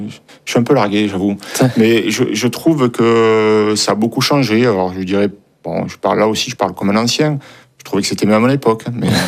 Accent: Occitanie, France; Je suis natif du Tarn, la montagne noire, avec la moyenne montagne, un petit peu comme ici dans le Jura.

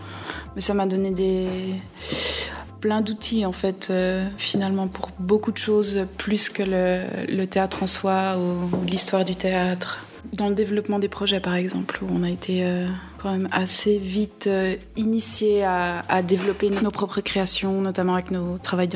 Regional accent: Switzerland; moi j'ai grandi en Suisse, avec tout ce qui va avec.

